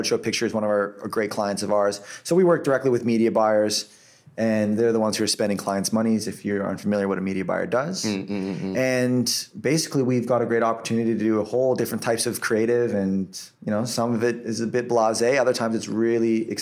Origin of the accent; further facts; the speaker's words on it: Toronto, Ontario, Canada; moved away; Originally from Canada, born and raised in Toronto, Canada, represent. Moved down here about 7 years ago